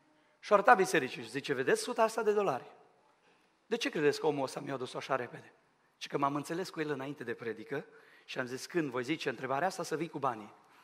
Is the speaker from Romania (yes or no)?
yes; Romania; now in England; Știți cum sunt ăștia din România? De când sunt în Anglia, operații, accidente, mormântări, numai în drame trăiesc, știți?